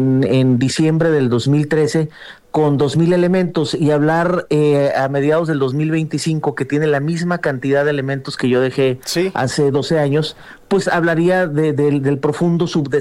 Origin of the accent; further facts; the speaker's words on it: Tijuana, Baja California, Mexico; Creo que soy el único tijuanense que ha pasado por esa responsabilidad en dos administraciones distintas